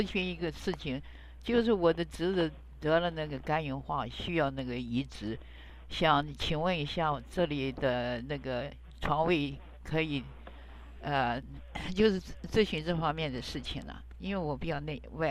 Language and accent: Chinese; Shandong, China; 就是因为我那个离得太远，因为我们是山东人